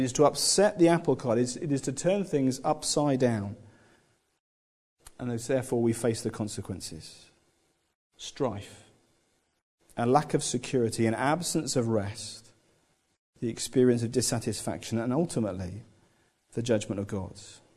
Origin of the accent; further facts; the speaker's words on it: United Kingdom; As British, we love the underdog, don't we?